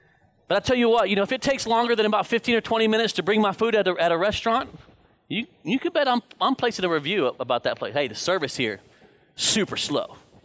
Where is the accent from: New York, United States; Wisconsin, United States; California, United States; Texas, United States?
Texas, United States; Dallas; I mean, I came from the Dallas area, and there's nothing worse than 5 o'clock Friday afternoon traffic.